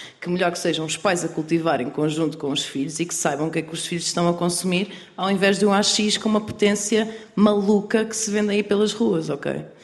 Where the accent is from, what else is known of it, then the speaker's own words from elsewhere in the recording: Sertã, Centro, Portugal; eu sou da Sertã